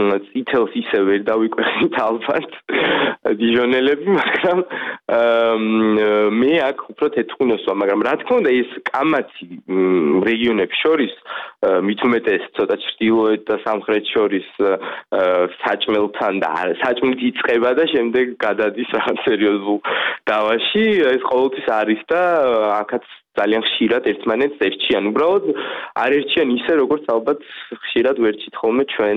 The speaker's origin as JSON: {"language": "Georgian", "region": "Kakheti", "country": "Georgia", "said": "მე წარმოშობით კახელი ვარ"}